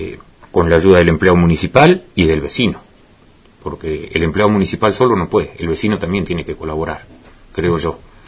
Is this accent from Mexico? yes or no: no; Gobernador Gregores, Santa Cruz, Argentina; como bien vos lo dijiste, soy nacido acá en Gobernador Gregores, trabajo en la Escuela Hogar hace 19 años, estudié en la Escuela Agropecuaria